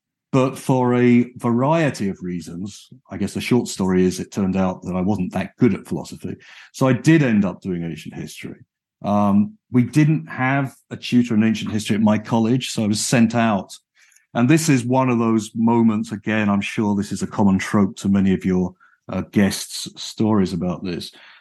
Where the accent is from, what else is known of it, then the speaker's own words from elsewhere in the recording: United Kingdom; I was brought up and educated in the United Kingdom